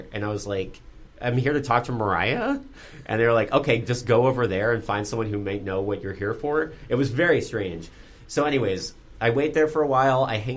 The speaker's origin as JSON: {"language": "English", "region": "New Jersey", "country": "United States", "said": "And I was like, I'm from New Jersey, so of course I know."}